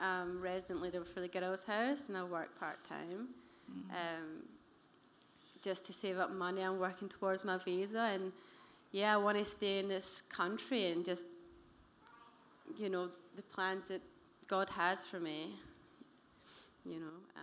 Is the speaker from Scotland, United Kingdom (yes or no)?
yes; Scotland, United Kingdom; Well, Scotland's a beautiful country, you know, I love it. I grew up in the poorer parts, and my life was around poverty, drugs, crime, you know.